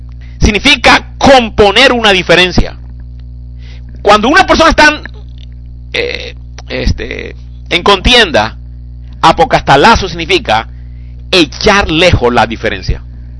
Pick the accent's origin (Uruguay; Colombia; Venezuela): Colombia; born there; moved away; Yo soy colombiano en nacimiento, llevo más de 30 años en este país. Mi mente sigue siendo colombiana.